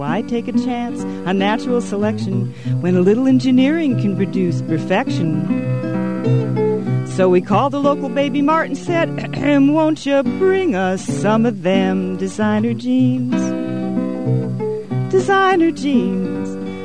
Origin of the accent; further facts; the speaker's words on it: Michigan, United States; now in Camden, United States; Well, I'm originally from Michigan.